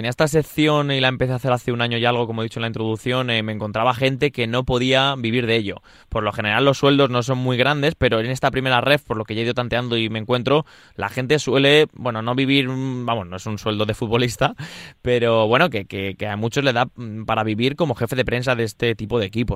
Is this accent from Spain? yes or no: yes; Leganés, Community of Madrid, Spain; Yo soy de Leganés y la gente de aquí de prensa de Leganés pues lleva toda la vida aquí.